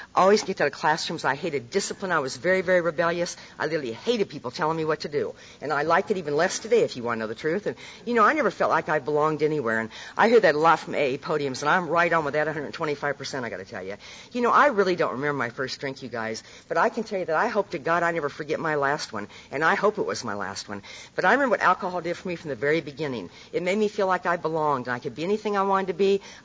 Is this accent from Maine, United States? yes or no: no; Nebraska, United States; born or raised there